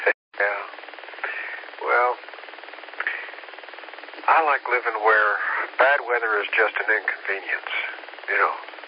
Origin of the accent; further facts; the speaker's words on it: Tennessee, United States; I grew up in Tennessee. We had some snows there. We had some epic snows there, you know.